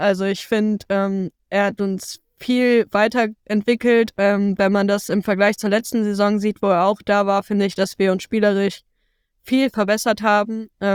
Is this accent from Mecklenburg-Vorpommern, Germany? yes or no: no; Bremen, Germany; Ja, hier ist meine Heimat. Ich fühle mich hier extrem wohl.